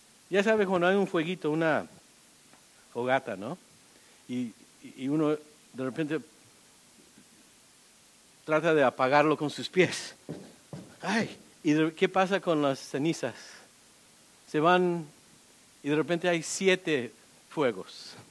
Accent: Nebraska, United States; born there; yo nací en Nebraska, tal vez me van a mandar allá.

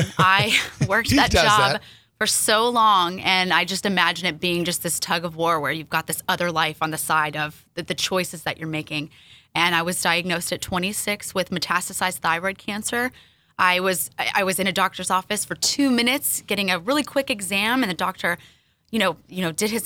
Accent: Orange, California, United States; So grew up in Orange, California, two-parent home, sister, super committed to sports and just achieving academically.

